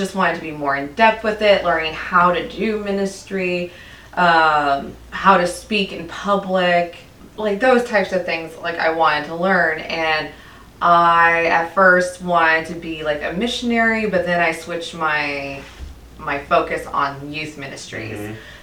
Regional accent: Seattle, Washington, United States; now in Texas, United States; No, I'm actually from Seattle, Washington.

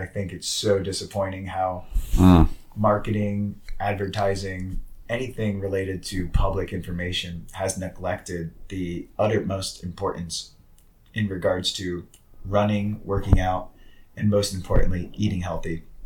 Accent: Philadelphia, Pennsylvania, United States; just growing up in Philadelphia, listening to sports talk shows and ignorant fans, stupid announcers

